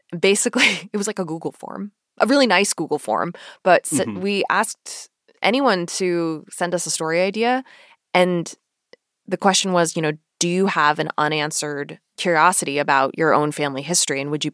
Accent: Connecticut, United States; The reason is because I grew up Chinese American in Southern Connecticut. That is a really particular kind of upbringing.

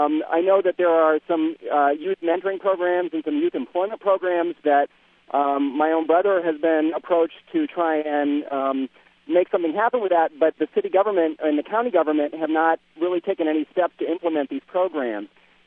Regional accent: Benton Harbor, Michigan, United States; now in Washington, United States; I grew up in Benton Harbor. I now live in Washington, D.C. My family still lives there.

